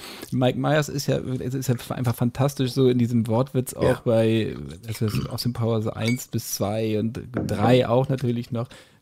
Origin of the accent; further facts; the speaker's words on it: Hamburg, Germany; ich war öfter ja mal früher als Hamburger oder als Norddeutscher bei Phipps Asmussen